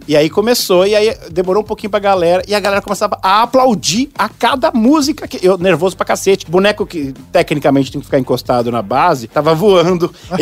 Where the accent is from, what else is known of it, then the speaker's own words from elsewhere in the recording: São Paulo, Brazil; Lembram que eu sou de São Paulo